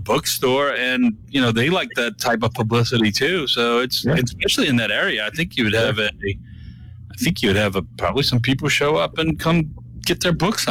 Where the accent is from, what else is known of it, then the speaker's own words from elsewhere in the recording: Louisiana, United States; I'm from South Louisiana. We deep fry everything.